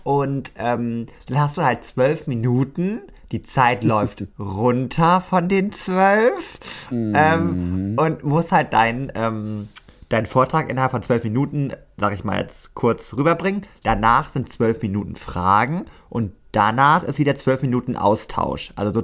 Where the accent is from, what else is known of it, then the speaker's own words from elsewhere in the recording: Lower Saxony, Germany; Zumindest in Niedersachsen, da hieß es immer Fasching.